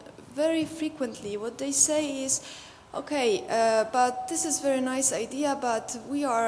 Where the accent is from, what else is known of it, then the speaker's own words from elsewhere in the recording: Poland; English is a second language; I come from Poland.